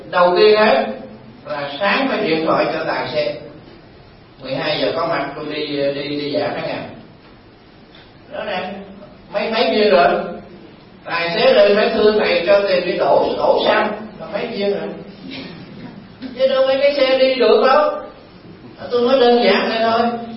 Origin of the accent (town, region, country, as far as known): Southern Vietnam, Vietnam